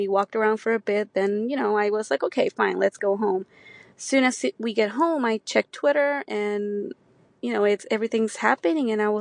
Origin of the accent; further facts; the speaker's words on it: Dallas, Texas, United States; now in Garland, United States; Like, we just say we're from Dallas. Like, technically, I live in Garland.